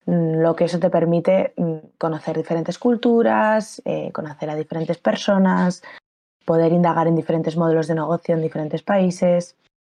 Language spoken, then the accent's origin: Spanish; Pamplona, Navarre, Spain; now in Madrid, Spain; soy de Pamplona, aunque ahora mismo estoy basada en Madrid, en la CAPI.